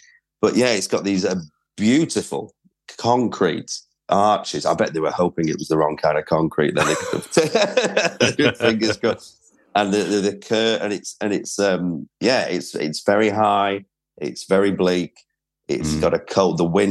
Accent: Preston, North West England, United Kingdom; moved away as an adult; I was, yeah. But I did leave. I think a lot of people find it hard to place my accent because I left at 18 and then didn't really return.

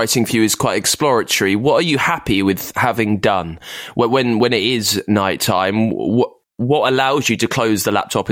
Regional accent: United Kingdom; I'm British

